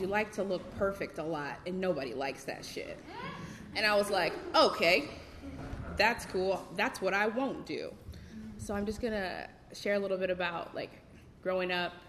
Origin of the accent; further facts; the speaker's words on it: Midwest, United States; So I'm from the Midwest, the mid-Midwest, where, like, the Bible Belt meets the Rust Belt. So, like, you know, salt of the earth people.